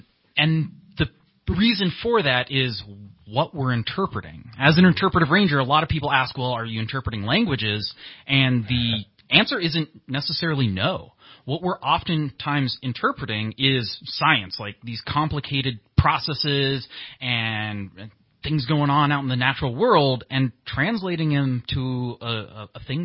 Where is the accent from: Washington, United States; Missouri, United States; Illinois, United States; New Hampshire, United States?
Washington, United States; I grew up outside of Seattle, and okay. So that was a really awesome place to grow up because my parents were very outdoorsy, as you would say.